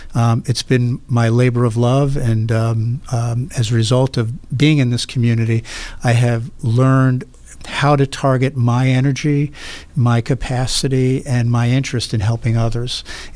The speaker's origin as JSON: {"language": "English", "town": "Brooklyn", "region": "New York", "country": "United States", "tie": "born or raised there", "moved": "as an adult", "lives_now": "Buffalo, United States", "said": "I did not grow up in Western New York. I grew up in Brooklyn, New York. I came here as a college student, undergraduate student, to attend the University of Buffalo."}